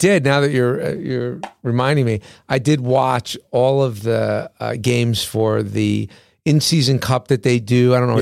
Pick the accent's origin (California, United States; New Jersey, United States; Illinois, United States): New Jersey, United States; I grew up in Jersey